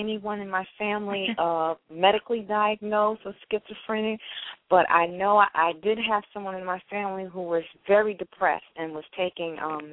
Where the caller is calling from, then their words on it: New York, United States; I'm calling from New York.